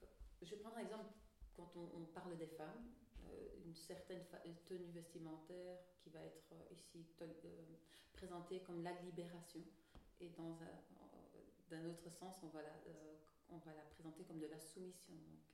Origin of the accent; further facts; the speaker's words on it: Berchem-Sainte-Agathe, Brussels, Belgium; born there; Quand j'ai fait ma nationalité belge, donc je suis née en Belgique à Berkem-Sataget, à l'hôpital français. Et donc à mes 18 ans, j'ai demandé ma nationalité belge